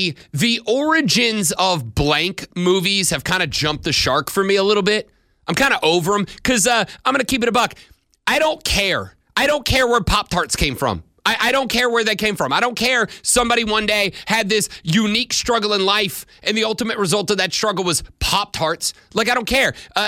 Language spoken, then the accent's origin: English; Louisiana, United States; I'm from Louisiana. It's all we do.